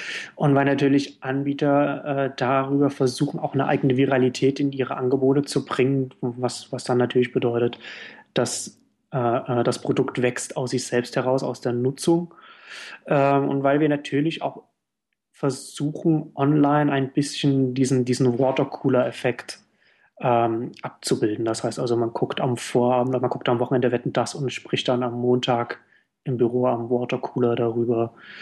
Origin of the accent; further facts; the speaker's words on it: Berlin, Germany; Als Berliner würde ich jetzt sagen, der Aufstieg von Berlin als Standort von Web-Startups